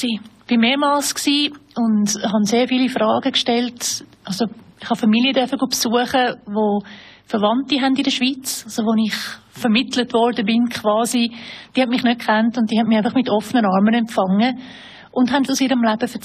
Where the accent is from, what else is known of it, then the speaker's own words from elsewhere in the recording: New York, United States; Ich bin in New York aufgewachsen